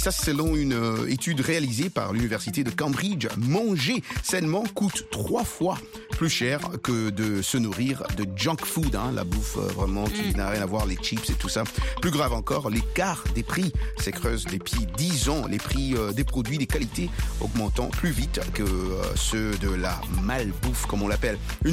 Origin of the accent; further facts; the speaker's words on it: Cameroon; ici chez nous au Cameroun, hein, surtout à l'ouest